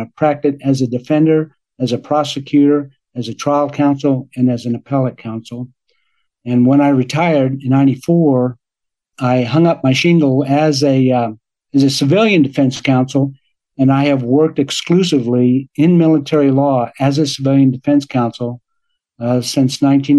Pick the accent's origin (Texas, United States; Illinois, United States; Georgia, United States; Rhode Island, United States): Texas, United States; San Antonio; So the Air Force sent me back to my hometown where I attended St. Mary's University Law School, San Antonio.